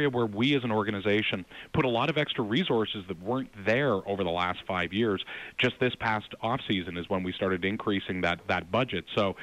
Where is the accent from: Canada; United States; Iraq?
Canada; Well, as a Canadian myself, it's difficult to ignore it.